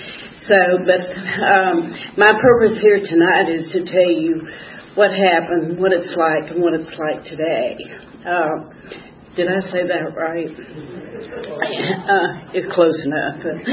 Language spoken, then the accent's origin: English; Clovis, New Mexico, United States; born there; I was born in Clovis, New Mexico, got a lot of family